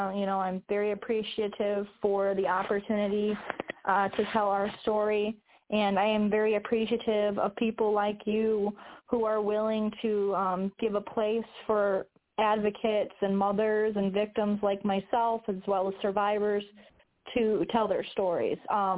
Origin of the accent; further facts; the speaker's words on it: Illinois, United States; I'm the mother of … I am from Illinois.